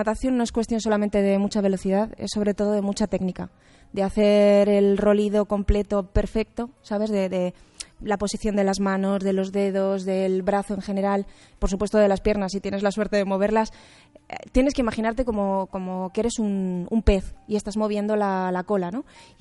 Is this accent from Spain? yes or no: yes; Aragon, Spain; soy maña, ¿sabes? Soy maña y soy defensora de la rasmia